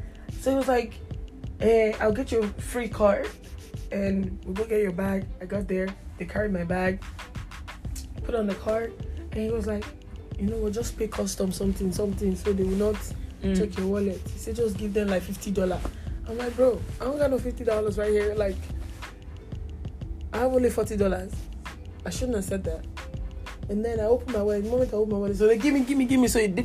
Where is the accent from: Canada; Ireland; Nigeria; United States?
Nigeria; Then coming out from London to Nigeria, and I'm a citizen of Nigeria.